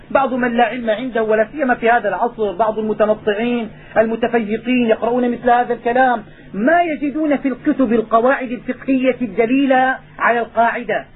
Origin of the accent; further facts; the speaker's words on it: Syria; عندنا في الشام